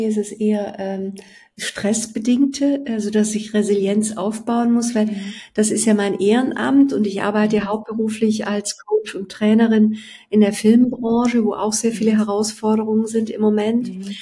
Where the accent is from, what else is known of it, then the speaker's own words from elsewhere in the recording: Rhineland, Germany; als Rheinländerin